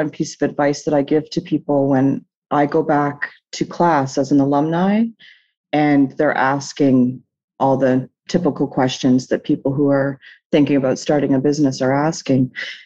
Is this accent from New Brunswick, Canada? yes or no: yes; New Brunswick, Canada; I am originally from the East Coast of Canada, a province called New Brunswick, small province.